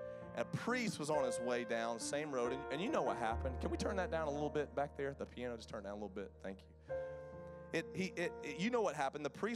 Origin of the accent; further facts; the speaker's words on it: Athens, Georgia, United States; when I was growing up in Athens, Georgia, he was coming to our youth group